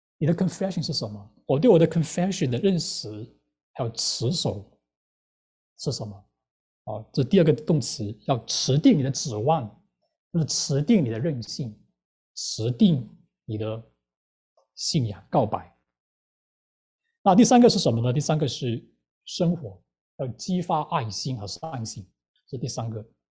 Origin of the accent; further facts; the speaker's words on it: Wenzhou, Zhejiang, China; 我是温州人